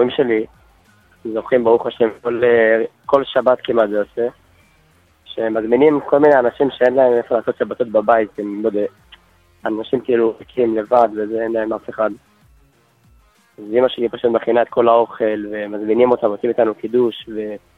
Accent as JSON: {"language": "Hebrew", "town": "Holon", "region": "Tel Aviv District", "country": "Israel"}